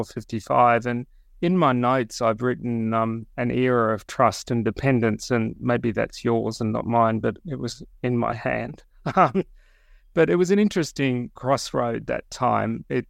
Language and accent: English; Tasmania, Australia; I grew up in Tasmania